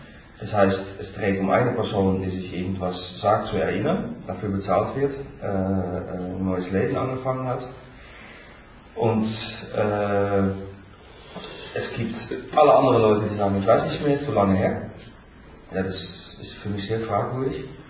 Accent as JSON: {"language": "German", "country": "Netherlands", "second_language": "German", "said": "das werde ich nicht auf Deutsch so schön wiederholen können als Holländer."}